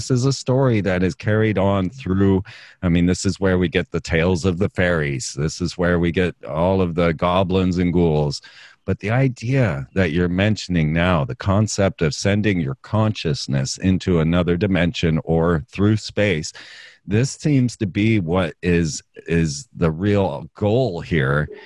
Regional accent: Orlando, Florida, United States; You know, I grew up in Orlando. I watched the rocket launches, and, you know, they were a very special event.

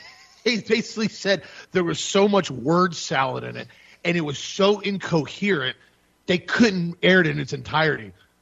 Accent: United States; as an American, as a patriot

